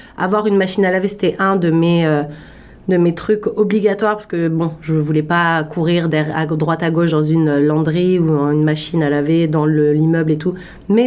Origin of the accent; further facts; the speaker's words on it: France; je viens de France, tout comme Marine.